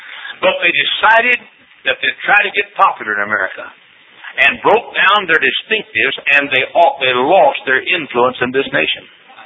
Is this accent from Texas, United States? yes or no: yes; Texas, United States; also born or lived in Indiana; I mean, I'm a Hoosier. That doesn't mean I hate folks over in Illinois. I'm a Texan by birth and rearing, and I'm proud of it.